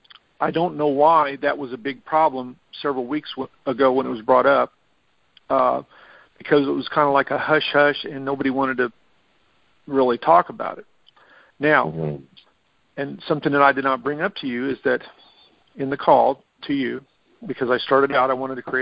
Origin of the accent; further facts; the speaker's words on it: Missouri, United States; And the reason I'm bringing up Missouri is because I'm from Missouri.